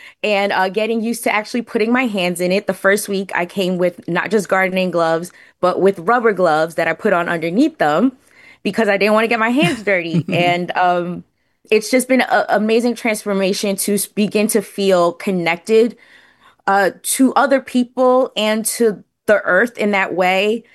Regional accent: Brooklyn, New York, United States; growing up in Brooklyn, I had no idea what I was doing.

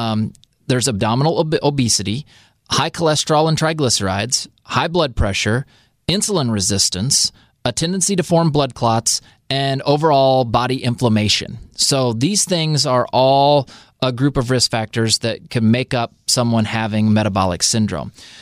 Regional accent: United States; I may mess up words. I can't help it. I'm only American.

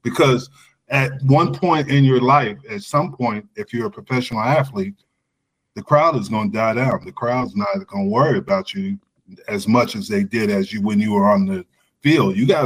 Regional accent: New Jersey, United States; And I grew up in New Jersey. I grew up 35 minutes

